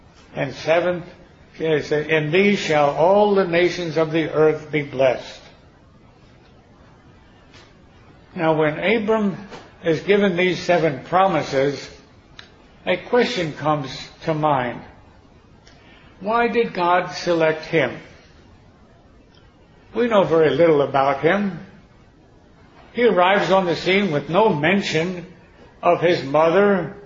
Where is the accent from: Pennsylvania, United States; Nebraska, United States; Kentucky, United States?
Pennsylvania, United States; Philadelphia; born there; Now, I was born in Philadelphia, so I've got a head start on all of you.